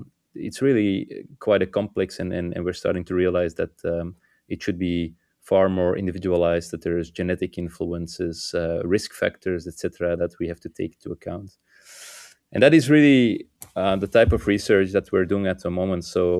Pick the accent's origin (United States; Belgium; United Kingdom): Belgium; I'm a cardiologist from Belgium, working in Hasselt